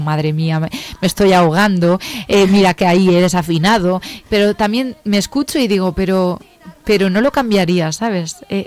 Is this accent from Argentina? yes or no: no; Cuenca, Castilla-La Mancha, Spain; a mí lo primero que me viene es la gente de mi tierra para poder luego interpretar. Entonces quería dar las gracias sobre todo a Cuenca